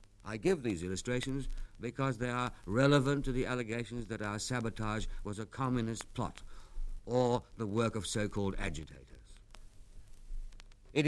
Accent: Mthatha, Eastern Cape, South Africa; born there; After all, I was born in Umtata 46 years ago.

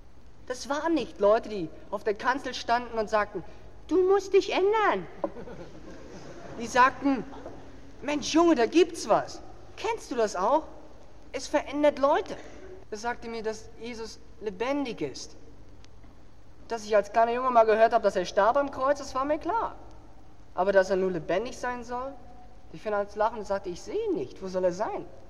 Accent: Berlin, Germany; Ja, ich komme aus Berlin. Ich bin sehr früh von zu Hause weggelaufen. Ich war 15.

